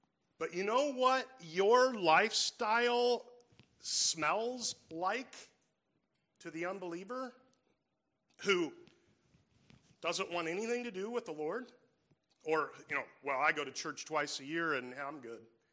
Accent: Iowa, United States; I grew up in Iowa and in a city, but I go to my grandfather's farm

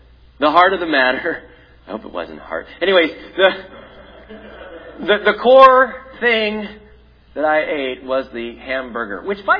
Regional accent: Canada; born there; I'm a Canadian. I was born in Canada.

